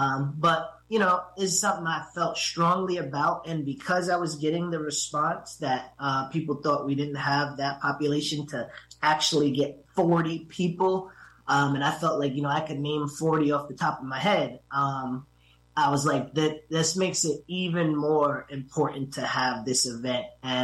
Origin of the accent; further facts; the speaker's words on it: Hudson, New York, United States; So, you know, growing up in Hudson and in Columbia County, I've always noticed